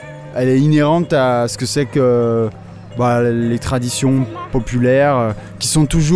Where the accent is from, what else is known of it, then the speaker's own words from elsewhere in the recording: Clermont-Ferrand, Auvergne-Rhône-Alpes, France; Je viens de Clermont-Ferrand.